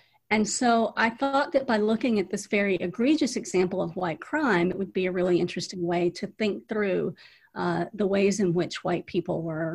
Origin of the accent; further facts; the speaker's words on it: Georgia, United States; So I grew up on the Georgia side, just a couple of hours south of there.